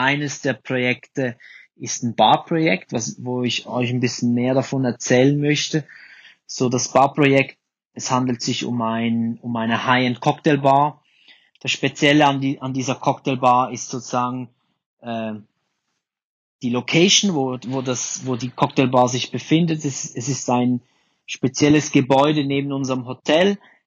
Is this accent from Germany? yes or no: no; Zermatt, Valais, Switzerland; now in Bangkok, Thailand; Viele liebe Grüße aus Bangkok, aus Thailand, von der anderen Seite der Welt. … ich komme aus der Schweiz und genauer gesagt aus Zermatt.